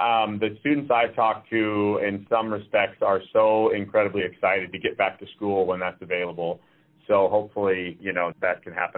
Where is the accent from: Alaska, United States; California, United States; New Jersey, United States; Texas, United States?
Alaska, United States; Soldotna; I'm a Kenai Peninsula Borough School District graduate. I grew up in Soldotna.